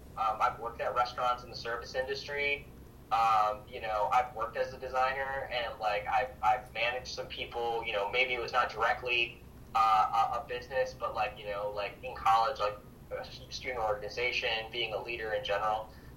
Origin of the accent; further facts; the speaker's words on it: New York City, New York, United States; Funny enough, we grew up in New York together, and so a lot of, like, you know, growing up in New York City and Queens, like, kind of had a similar upbringing, and also, like, the first generation American experience.